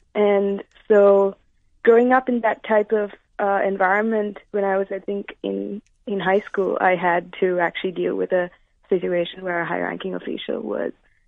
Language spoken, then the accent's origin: English; Sri Lanka; I was born and brought up in Sri Lanka and I spent a lot of my life there.